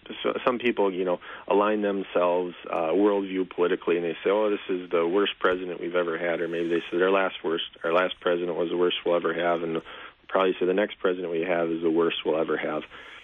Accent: Wisconsin, United States; You know, we're from Wisconsin.

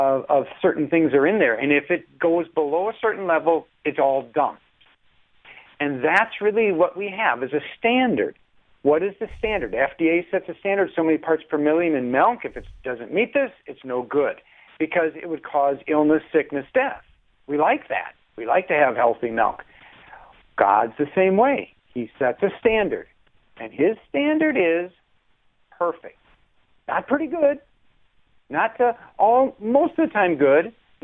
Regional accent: Wisconsin, United States; I grew up in Wisconsin, and my uncle was a dairy farmer.

